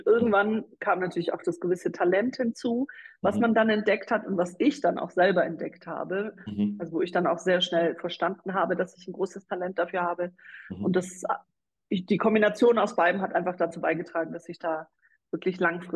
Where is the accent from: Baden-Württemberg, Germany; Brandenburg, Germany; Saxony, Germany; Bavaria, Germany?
Baden-Württemberg, Germany; Ulm; bin mittlerweile 38 Jahre alt, lebe wieder nach 6 Jahren in meiner Heimatstadt in Ulm im Süden in Deutschland.